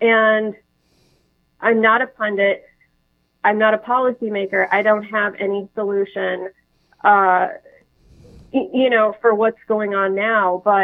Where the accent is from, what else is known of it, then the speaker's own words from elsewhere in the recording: Laredo, Texas, United States; Yeah, I mean, I grew up in Laredo, Texas, so we were 5 minutes from the border for the first 10 years of my life.